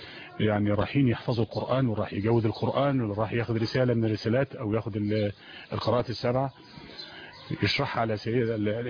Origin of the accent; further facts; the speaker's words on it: Belqas, Dakahlia, Egypt; فقال لي أنت منين يا ولد؟ قلت له أنا من بالقاس.